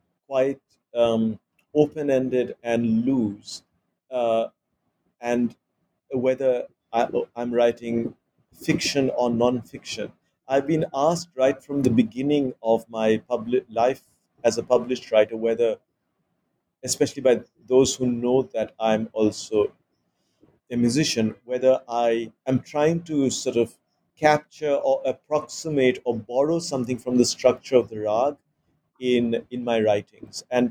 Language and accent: English; Mumbai, Maharashtra, India; So there I was, not able to understand Marathi growing up in Bombay, but suddenly discovering this music, Indian classical music